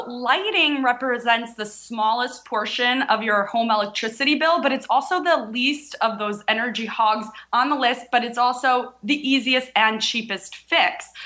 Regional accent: New York, United States; now in California, United States; because in California, we don't have basements and I'm from New York. So I have to say, I kind of miss them.

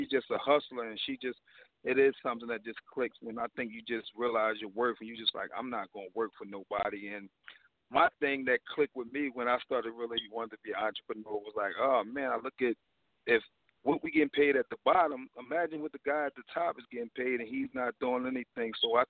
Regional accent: Philadelphia, Pennsylvania, United States; You know, I come from West Philly. You know, it's hard out here.

